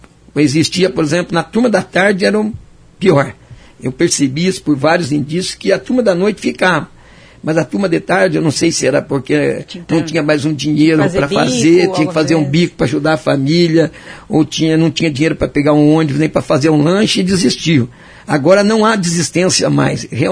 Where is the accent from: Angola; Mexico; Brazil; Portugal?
Brazil; Tomazina, Paraná; now in Curitiba, Brazil; Eu mesmo passei isso quando vim de Tomazina, numa cidade do interior, para arrumar emprego em Curitiba.